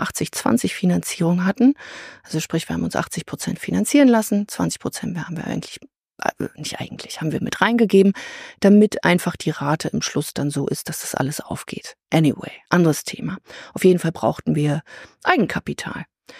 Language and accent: German; Berlin, Germany; Ich bin nämlich aus Berlin.